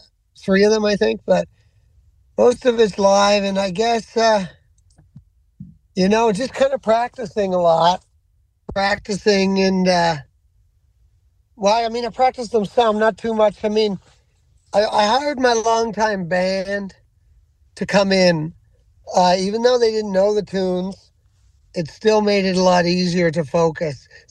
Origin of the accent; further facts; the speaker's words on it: Musquodoboit Harbour, Nova Scotia, Canada; I'm from here, a place called Musquodoboit Harbor, which is kind of near where I'm at right now. So east of Halifax, about 45 minutes is where I was born.